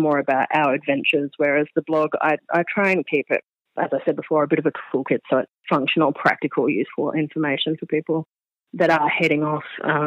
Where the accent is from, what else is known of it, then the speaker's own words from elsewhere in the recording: Byron Bay, New South Wales, Australia; Yeah, look, I'm from Byron Bay and up around that area.